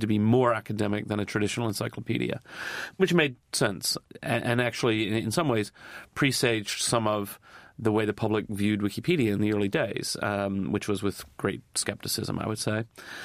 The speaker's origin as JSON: {"language": "English", "country": "United States", "said": "remember, I'm American."}